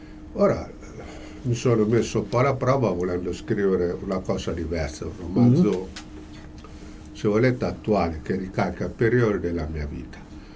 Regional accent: Perugia, Umbria, Italy; A Fontivecchia. Io sono nato e vissuto a Fontivecchia.

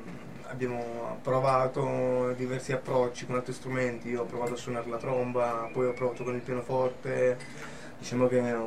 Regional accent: Abruzzo, Italy; lui sempre Abruzzo, noi siamo abruzzesi

